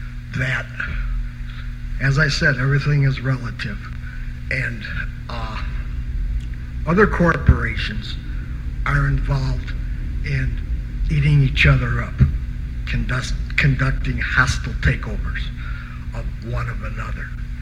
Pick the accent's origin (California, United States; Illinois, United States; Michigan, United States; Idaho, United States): Illinois, United States; Chicago; born there; I was born in Chicago in 52, and I live in Chicago today.